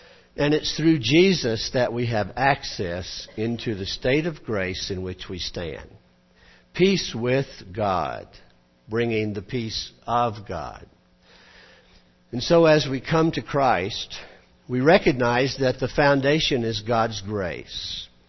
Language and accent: English; Georgia, United States; She was from California. I was from Georgia.